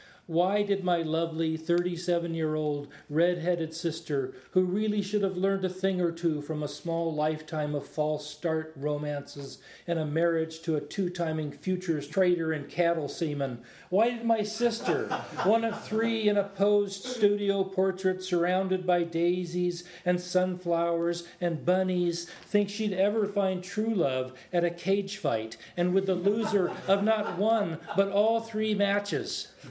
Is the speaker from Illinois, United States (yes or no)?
yes; Chicago, Illinois, United States; because I've been a lifelong pacifist, even if I am from Chicago.